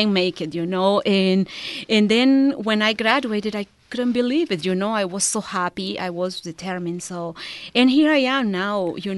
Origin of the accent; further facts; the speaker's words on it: Nicaragua; English is a second language; moved away as an adult; I'm originally from Nicaragua. I had my degree there in sustainable tourism. And then for family reasons, I moved here.